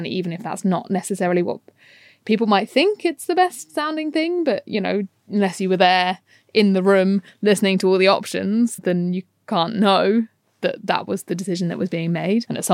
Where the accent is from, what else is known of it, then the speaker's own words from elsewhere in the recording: London, United Kingdom; Yeah, I was growing up in London.